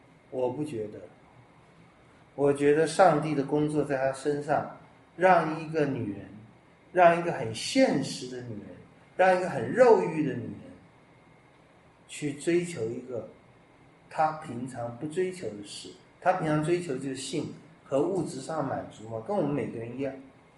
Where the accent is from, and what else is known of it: Taiwan